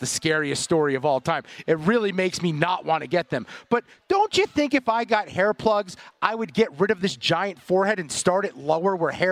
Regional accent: New York, United States; I remember being in my brother's room in my original house I grew up in New York, watching it happen on a TV like this big.

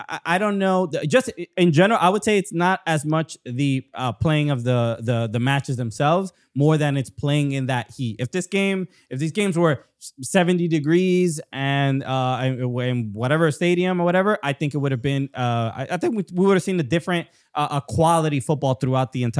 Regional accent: New York, United States; As a New Yorker, I see somebody in a hoodie.

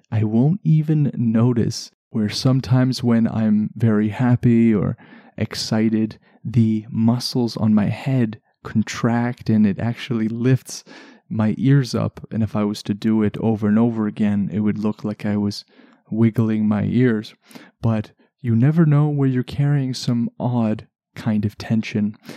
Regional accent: Canada; I know I'm Canadian and I don't say them all quite properly.

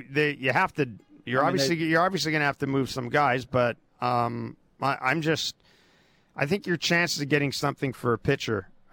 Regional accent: Morden, Manitoba, Canada; which is 7 kilometers from my hometown, Morden, Manitoba.

